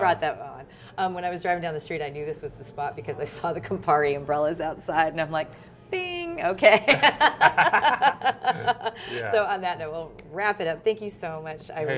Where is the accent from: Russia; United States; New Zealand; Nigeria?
United States; San Diego, California; I'm so proud of how far my hometown has come. But if you get this podcast listened to in time and you're in San Diego